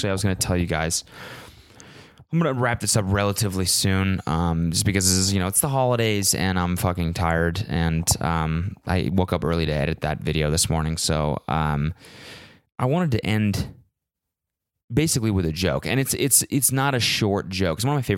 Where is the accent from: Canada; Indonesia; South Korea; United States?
Canada; because I'm Canadian